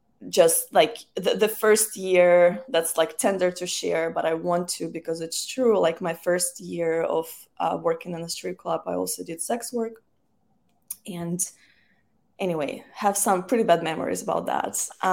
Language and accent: English; Russia; English is a second language; moved away as an adult; Well, I'm originally from Russia, and I was there until I was 21.